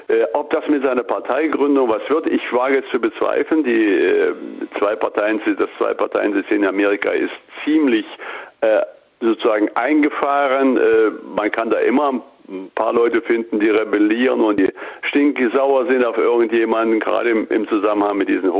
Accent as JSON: {"language": "German", "town": "Gotha", "region": "Thuringia", "country": "Germany", "tie": "born or raised there", "said": "ich kann ja noch aus meiner Kindheit, ich bin in Gotha aufgewachsen, da gab es noch Elektroautos vor dem Krieg."}